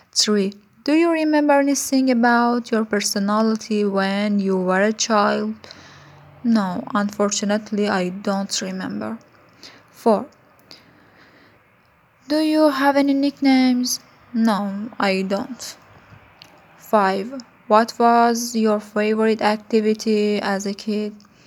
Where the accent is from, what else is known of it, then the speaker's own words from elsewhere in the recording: Mazandaran, Iran; born there; English is a second language; I was born in Mazandaran and I like it very much because our house is only 5 minutes away from the sea and 30 minutes away from the forest.